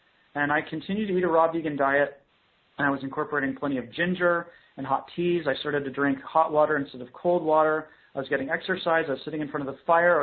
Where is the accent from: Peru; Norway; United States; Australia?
United States; Texas; now in Canada; I'm from Texas. My physiology was developed in Texas.